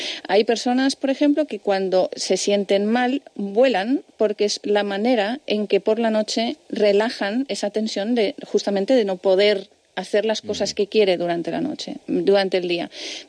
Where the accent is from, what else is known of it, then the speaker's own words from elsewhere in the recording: Canary Islands, Spain; Soy de Canarias.